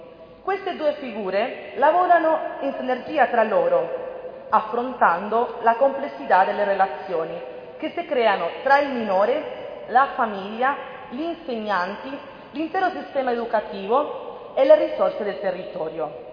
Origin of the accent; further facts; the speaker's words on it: Honduras; now in Italy; Io vengo dall'Honduras, sono in Italia da molti anni